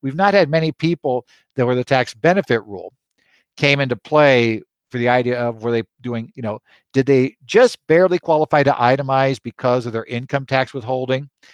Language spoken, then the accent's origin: English; Arizona, United States; My home state of Arizona does.